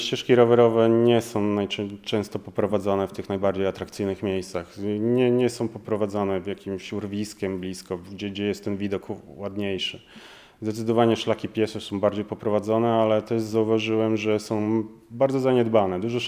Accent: Czarna Woda, Pomeranian Voivodeship, Poland; Pochodzę z Czarnej Wody, więc to dla mnie było naturalne, te tereny.

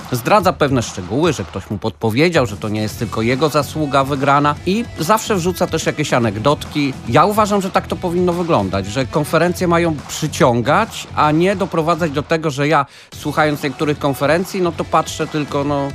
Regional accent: Pelplin, Pomeranian Voivodeship, Poland; also born or lived in Słupsk; now in Gdańsk, Poland; mieszkam w Trójmieście, ale pochodzę z Pelplina. W 1996 roku wyprowadziłem się, wyjeżdżając z Pelplina. Najpierw mieszkałem w Słupsku, później ze Słupska po 2 latach przeprowadziłem się do Gdańska i do dzisiaj mieszkam w Gdańsku.

